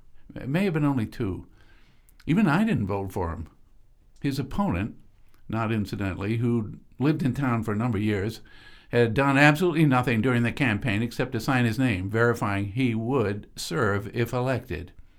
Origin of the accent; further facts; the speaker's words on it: Dublin, New Hampshire, United States; Dublin, New Hampshire, my hometown